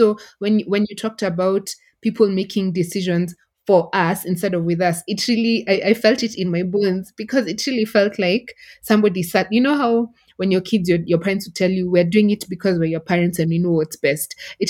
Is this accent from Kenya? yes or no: yes; Nairobi, Kenya; I used to live on Thika Road. I grew up on Thika Road. And I remember in high school, I went to day school.